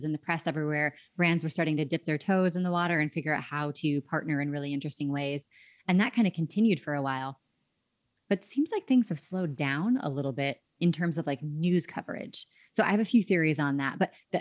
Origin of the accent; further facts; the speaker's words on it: Indiana, United States; And I know, I mean, my hometown, I grew up in Indiana, and the Colts are, you know, kind of my home team.